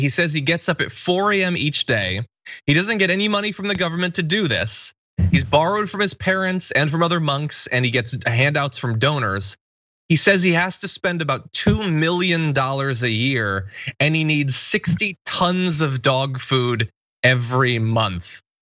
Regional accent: Connecticut, United States; Also, credit to Connecticut for legalizing marijuana this week. My hometown, or home state.

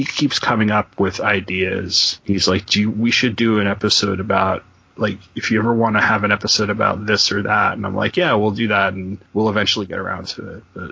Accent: Long Island, New York, United States; She's from Virginia and I'm from Long Island, and you kind of notice it.

